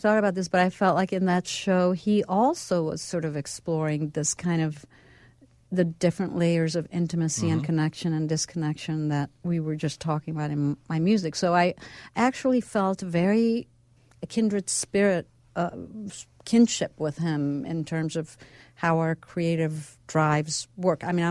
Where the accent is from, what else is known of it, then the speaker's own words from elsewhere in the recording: New York, United States; I'm just a New York. I think I'm really a New Yorker through and through, and it's a very strong component.